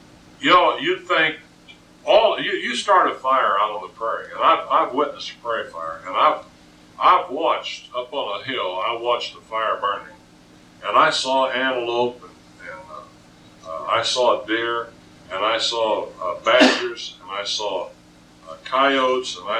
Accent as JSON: {"language": "English", "region": "Colorado", "country": "United States", "tie": "born or raised there", "also_born_or_lived": "Wyoming", "said": "I was raised up in my youth around ranches and horses and cattle. And so, and I was born and raised out in Colorado and lived a good part of my life in Wyoming and so on."}